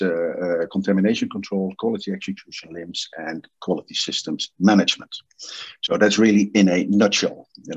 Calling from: Eindhoven, North Brabant, Netherlands; I'm calling in from Eindhoven, the Netherlands.

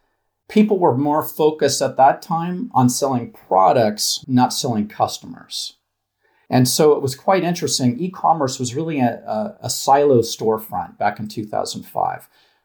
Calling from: San Rafael, California, United States; So I'm in San Rafael, California. It's Marin County, just north of the Golden Gate Bridge in San Francisco.

